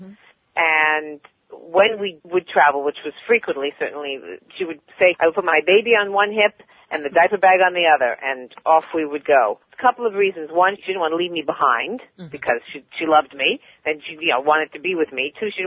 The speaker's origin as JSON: {"language": "English", "town": "Beverly Hills", "region": "California", "country": "United States", "tie": "born or raised there", "said": "So my growing up in Beverly Hills, California was not necessarily, was definitely not, how the world functioned."}